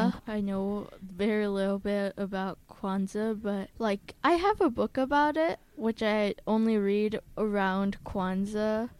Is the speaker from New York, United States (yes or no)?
yes; Hudson, New York, United States; Yes, I'm also from Hudson.